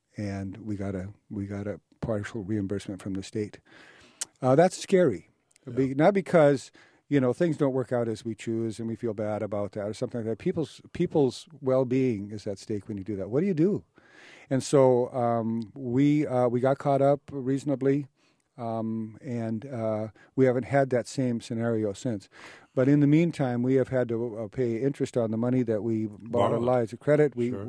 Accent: North Dakota, United States; I grew up in North Dakota. One in every nine North Dakotans is served by Lutheran Social Services, but there aren't many of us up there, so that's why I'm in Illinois.

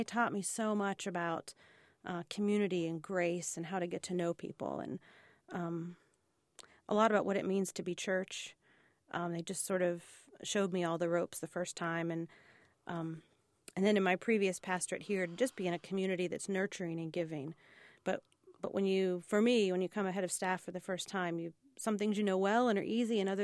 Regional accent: Pittsburgh, Pennsylvania, United States; accent: Pittsburghese; I grew up in Pittsburgh, a Pittsburgh girl and big old Steelers fan. I probably bring some Pittsburghese.

